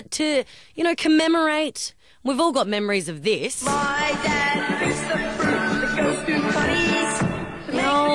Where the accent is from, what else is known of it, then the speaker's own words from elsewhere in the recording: Mildura, Victoria, Australia; I grew up in Mildura. I'm a proud local.